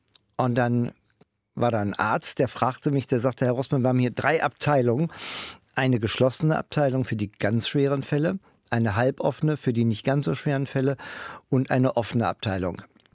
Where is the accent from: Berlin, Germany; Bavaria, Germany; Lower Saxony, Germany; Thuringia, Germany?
Lower Saxony, Germany; Hanover; Ich bin aufgewachsen am Stadtwald von Hannover, der Eilenriede.